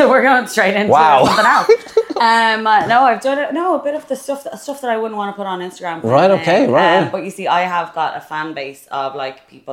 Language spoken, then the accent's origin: English; Dublin, Leinster, Ireland; I'm from Dublin.